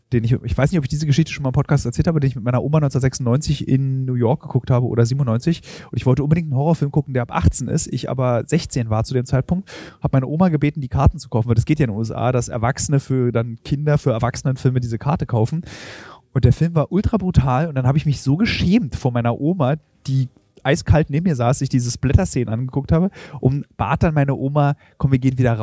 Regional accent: Berlin, Germany; Da ich als Berliner aber gar kein Auto eigentlich brauche

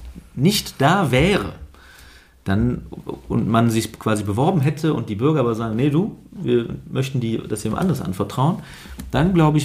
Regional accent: Aachen, North Rhine-Westphalia, Germany; ich bin ja in Aachen aufgewachsen und bin, da war ich schon 29, nach Herzogenrath gezogen.

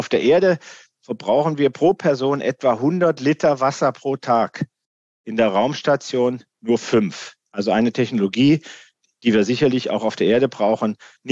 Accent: Hesse, Germany; aus dem Land, aus dem ich komme, aus Hessen

